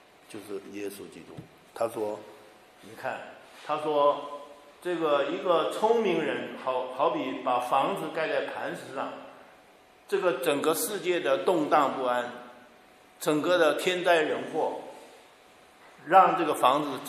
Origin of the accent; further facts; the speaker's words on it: Chiayi, Taiwan; 我小的时候在嘉义，那个马路都摇起来了。那个我们住的都是，我父亲是中学的那个训导主任教员，那时候住的是日本式的房子。